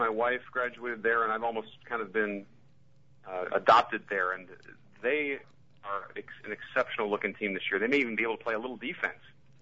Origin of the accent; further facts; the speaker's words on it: Akron, Ohio, United States; I grew up in Akron, Ohio, so I've got this little affinity for all the small Ohio teams.